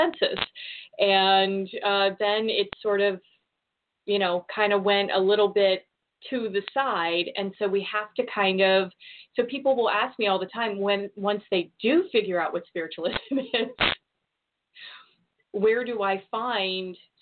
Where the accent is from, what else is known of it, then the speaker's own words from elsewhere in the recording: Ohio, United States; Yeah, I was being from Ohio, which, as Chrissy Teigen has recently stated on Twitter, 95% of the world's population is originally from Ohio, and I am convinced of this.